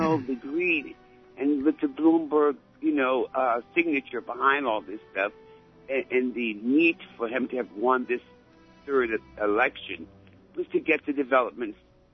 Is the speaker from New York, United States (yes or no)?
yes; Harlem, New York, United States; But I'm missing the flavor of New York. I'm born and raised in Harlem, and it's just like little cookie cutter houses popping up.